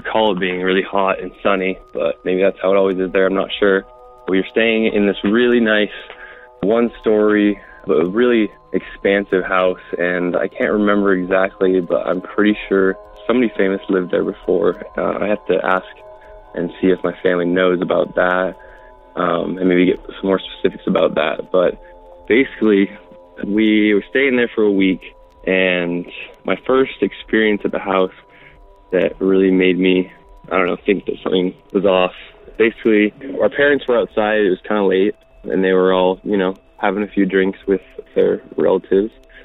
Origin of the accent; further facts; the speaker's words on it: Salt Lake City, Utah, United States; I'm from Salt Lake City, but my story takes place actually in Palm Springs, California.